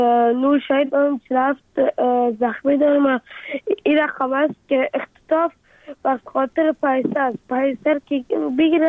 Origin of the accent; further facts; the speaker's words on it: Afghanistan; افغانستان و وطن خودم